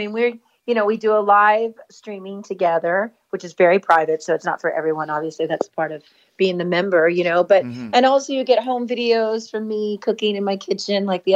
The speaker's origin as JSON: {"language": "English", "town": "Los Angeles", "region": "California", "country": "United States", "tie": "born or raised there", "said": "Well, I fumble through Spanish. No, I speak good. I mean, I understand more than I can speak."}